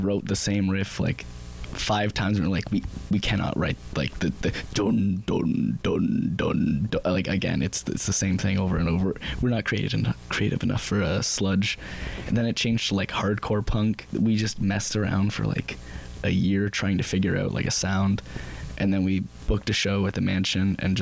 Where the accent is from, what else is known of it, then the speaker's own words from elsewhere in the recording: Deseronto, Ontario, Canada; I'll say it. We're from Deserano.